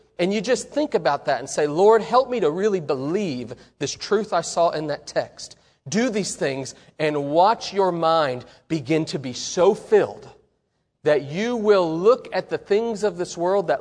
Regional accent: Oklahoma, United States; Now, I grew up in Oklahoma. The soil is not good in Oklahoma.

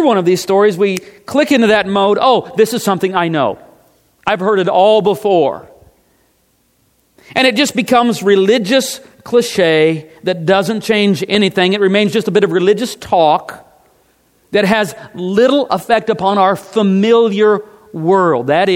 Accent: Missouri, United States; I grew up in Missouri. My mom died when I was 5 years old.

